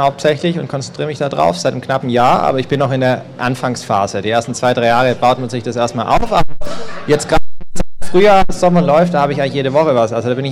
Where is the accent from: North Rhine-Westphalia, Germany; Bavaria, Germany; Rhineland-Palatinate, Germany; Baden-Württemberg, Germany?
Baden-Württemberg, Germany; Stuttgart; ich komme aus Stuttgart.